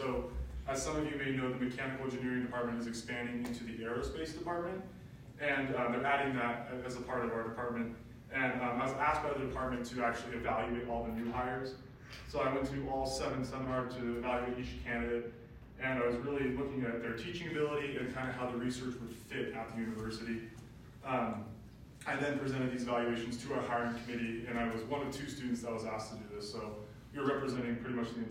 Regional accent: Reno, Nevada, United States; So I'm from Reno, Nevada, born and raised here.

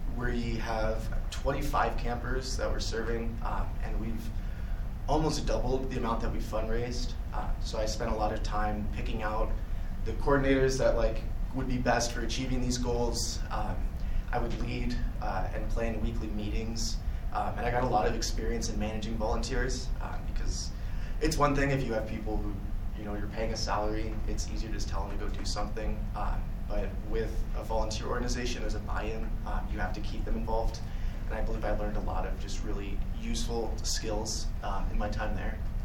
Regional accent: California, United States; I'm from California. I didn't know anybody here, so I figured just why not find the other music nerds.

